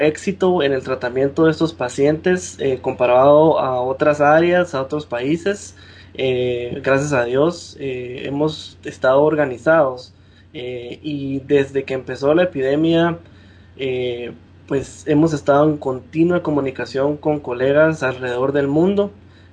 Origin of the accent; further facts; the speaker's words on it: Guatemala; now in San Antonio, United States; Desde San Antonio, pues uno está muy pendiente de Guatemala, y obviamente como mencionaste, yo soy guatemalteco, mi familia está ahí y mi esposa es guatemalteca y su familia está ahí